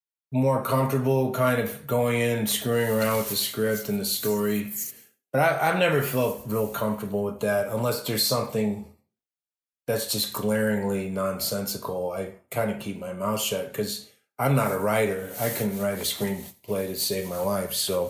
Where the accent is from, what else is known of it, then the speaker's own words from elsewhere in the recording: Chicago, Illinois, United States; because I'm from Chicago, or I started acting in Chicago anyway